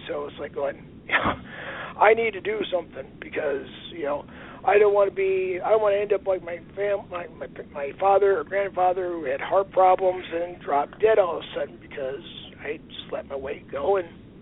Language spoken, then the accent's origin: English; Aberdeen, South Dakota, United States; now in Sioux Falls, United States; I grew up in Aberdeen, South Dakota, which is about an hour west of Brock Lesnar's hometown. And I moved down from Aberdeen to Sioux Falls